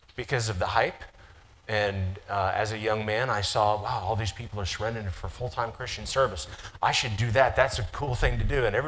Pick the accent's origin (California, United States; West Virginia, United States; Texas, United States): West Virginia, United States; I'm from West Virginia, but I don't have a Southern accent per se. People around here, they say that I'm a Yankee because I don't sound like I'm Southern.